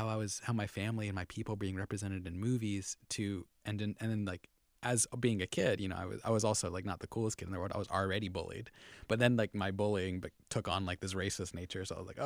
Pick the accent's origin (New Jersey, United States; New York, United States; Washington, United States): New Jersey, United States; Lyndhurst; born there; I was born in Lyndhurst, New Jersey, which is like kind of like a bridge and tunnel folk outside of Manhattan, you know, little small towns